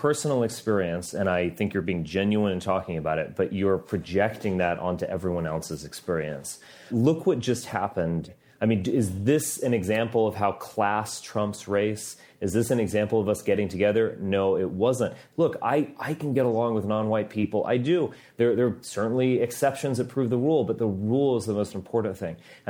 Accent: Texas, United States; also born or lived in Massachusetts, United States; I'm a European person. I'm part of this great story of Europe and our history. I was born in Massachusetts. I grew up in Texas.

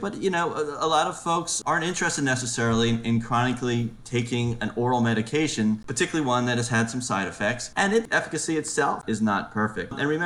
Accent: Baltimore, Maryland, United States; My background is I'm from the Baltimore area.

